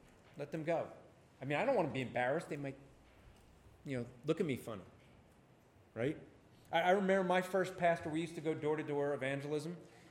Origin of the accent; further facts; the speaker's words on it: New Jersey, United States; You know, I grew up in New Jersey.